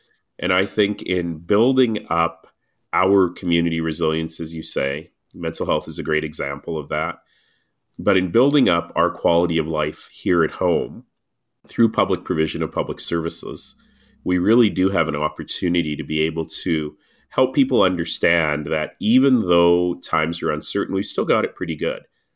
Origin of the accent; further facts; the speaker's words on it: Toronto, Ontario, Canada; born there; So I always say that I was born in Canada but made in Africa. And so they came from Tanzania. They came to Toronto.